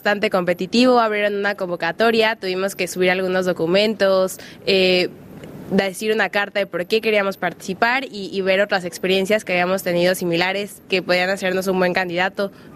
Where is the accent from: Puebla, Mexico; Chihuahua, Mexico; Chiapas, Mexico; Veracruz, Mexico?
Puebla, Mexico; moved away as an adult; now in France; Ya delatada por el acento, soy mexicana, soy poblana del centro del país. Muchos saludos por allá. Bueno, tengo 26 años, espero que todavía sea muy joven. Y yo llegué a Francia hace 3 años